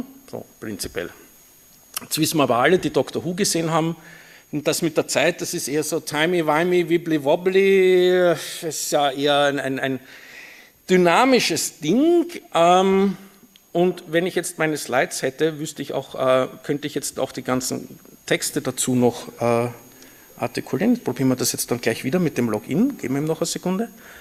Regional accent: Vienna, Austria; accent: Viennese; Ich spreche Wienerisch, falls es unverständlich sein sollte, bitte irgendwie bemerkbar machen

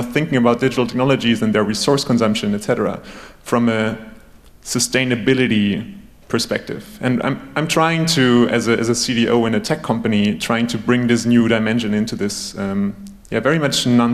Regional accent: Germany; as I'm being Icelandic, or partly Icelandic, growing up in Germany, but still having closely family ties there

